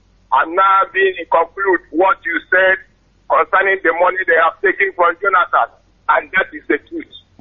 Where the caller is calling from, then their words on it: Irete, Imo, Nigeria; from Irete, in Owerri.